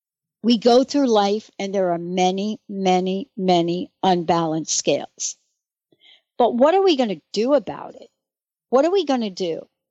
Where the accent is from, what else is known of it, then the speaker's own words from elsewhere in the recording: New York City, New York, United States; I'm a girl from the Bronx. I grew up in the projects.